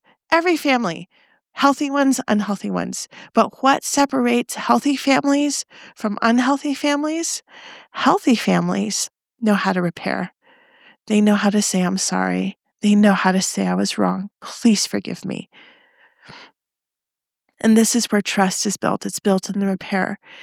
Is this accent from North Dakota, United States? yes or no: no; Phoenix, Arizona, United States; I'm from Phoenix. We have about 100,000 Jewish people in Phoenix.